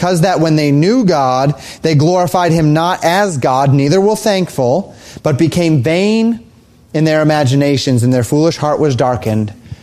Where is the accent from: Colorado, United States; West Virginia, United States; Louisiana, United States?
Colorado, United States; I grew up in Colorado, right? So I always knew which way west was. You just look for the mountains.